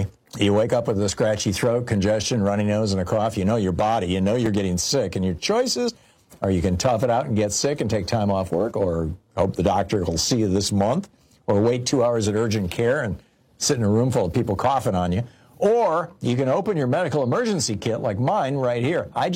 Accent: Michigan, United States; I grew up in Michigan. I learned how to drive in Michigan.

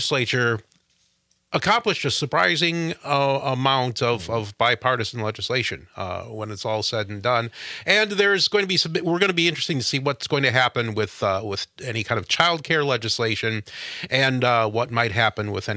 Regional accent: Gays Mills, Wisconsin, United States; so I'm from Gays Mills.

